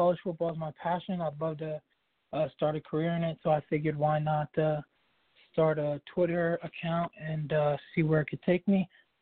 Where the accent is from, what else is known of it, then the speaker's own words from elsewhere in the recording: Columbus, Ohio, United States; I'm from Columbus, Ohio, but I don't necessarily have a favorite team. I grew up an Ohio State fan